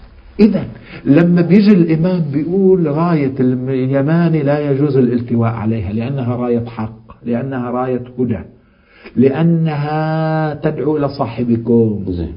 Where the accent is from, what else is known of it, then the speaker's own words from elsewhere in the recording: Lebanon; يعني هو من اليمن مثل ما أنا من لبنان